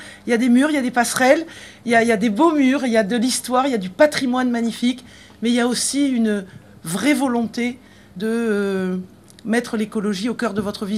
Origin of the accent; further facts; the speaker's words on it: Toulouse, Occitanie, France; Vous savez, moi je suis originaire de Toulouse